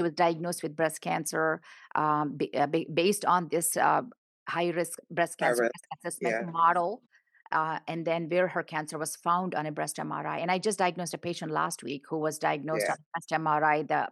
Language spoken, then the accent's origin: English; India; You know, I'm from India.